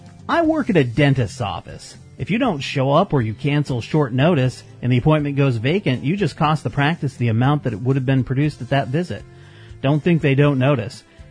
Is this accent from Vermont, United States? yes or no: yes; Vermont, United States; my hometown has 800.